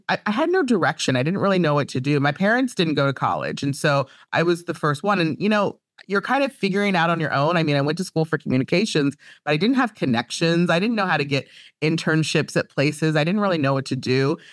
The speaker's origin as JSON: {"language": "English", "region": "Virginia", "country": "United States", "tie": "born or raised there", "said": "I grew up in the South. I grew up, well, it was Northern Virginia. So it's like right outside of DC."}